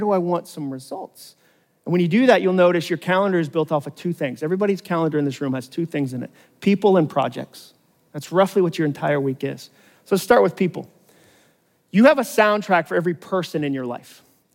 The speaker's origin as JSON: {"language": "English", "region": "Massachusetts", "country": "United States", "tie": "born or raised there", "said": "I grew up in Massachusetts. We had to do that once a year."}